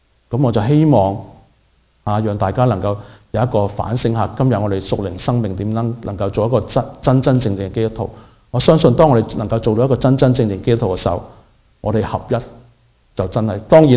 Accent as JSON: {"language": "Cantonese", "country": "China", "said": "即係好似我中國人所講嘅要問米咧"}